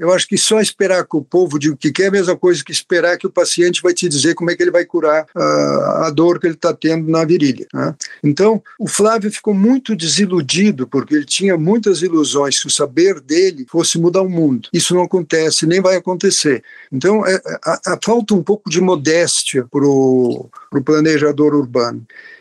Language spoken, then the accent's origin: Portuguese; Rio Grande do Sul, Brazil; Se eu sou gaúcho, a gauchada aí vai declarar